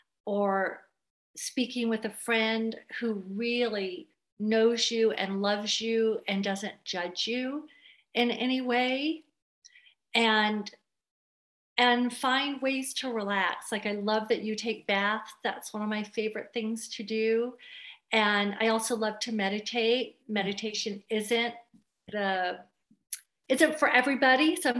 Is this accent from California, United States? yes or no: yes; Los Angeles, California, United States; also born or lived in San Francisco; I'm a city gal. I was raised in Los Angeles and San Francisco